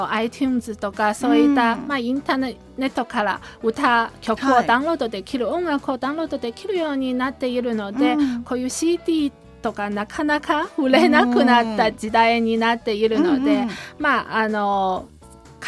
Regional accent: China; Japanese is a second language; moved away as an adult; now in Niigata, Japan; 私は中国から来たんですけれども、アンニャの友達です。2009年からもう9年間なんですけれども、ずっと新潟市に住んでいます。

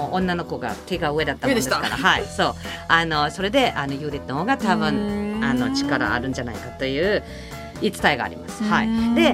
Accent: Karlsruhe, Baden-Württemberg, Germany; 実は私の地元、はい、カルスルーエという市が、うん、今年300年ですって。

